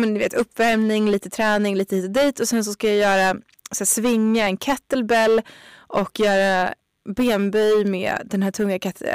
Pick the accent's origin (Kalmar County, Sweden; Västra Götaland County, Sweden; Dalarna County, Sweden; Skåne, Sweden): Dalarna County, Sweden; Leksand; Jag har ju hållit på att skulle köpa det här huset i Leksand där jag är ifrån som jag tänkte.